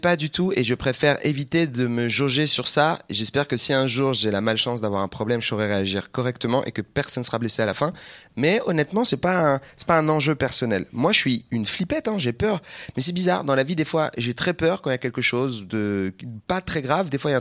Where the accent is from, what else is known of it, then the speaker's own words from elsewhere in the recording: Île-de-France, France; Moi j'ai grandi en Seine-Saint-Denis, donc Je suis imprégné par la petite culture des mots, mais je suis pas une caille du tout.